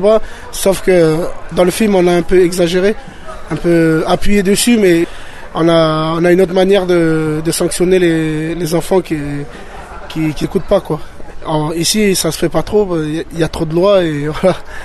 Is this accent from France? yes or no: yes; France; Et ils savent pas qu'on est français.